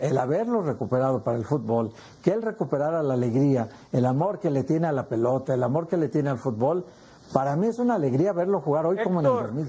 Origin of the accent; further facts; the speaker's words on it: Guadalajara, Jalisco, Mexico; y perdón que lo diga porque soy también tapatío